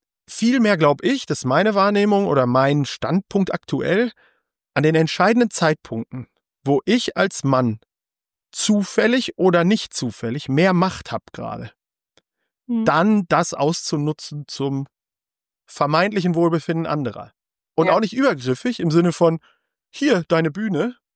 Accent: North Rhine-Westphalia, Germany; Ich bin im Ruhrpott groß geworden.

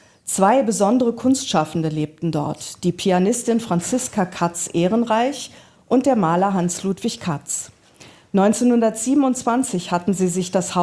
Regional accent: Emden, Lower Saxony, Germany; ich komme ja eben von der Nordsee, ich komme ja nicht aus Frankfurt, ich komme aus Emden

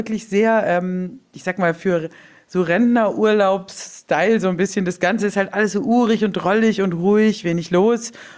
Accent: Flensburg, Schleswig-Holstein, Germany; So, guten Tag, ich bin aus Flensburg.

